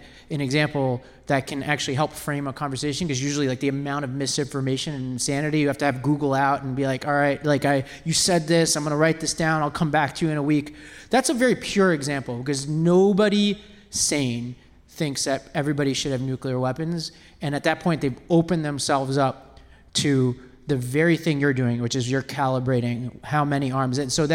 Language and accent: English; Staten Island, New York, United States; also born or lived in Nashville / Mississippi; I grew up in Staten Island, which is like, it's like an interestingly representative more of a place like Mississippi and its politics than the rest of New York City. But I lived in Nashville, I lived in Mississippi.